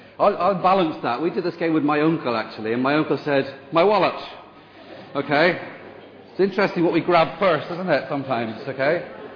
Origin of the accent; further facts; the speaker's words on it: Ireland; I always get it the wrong way around because I'm Irish